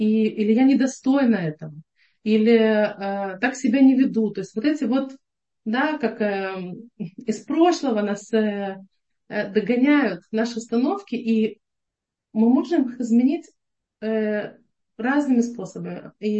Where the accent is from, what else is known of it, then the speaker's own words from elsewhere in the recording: Ukraine; которую я уже в детстве переживала в Украине, да, с Украины.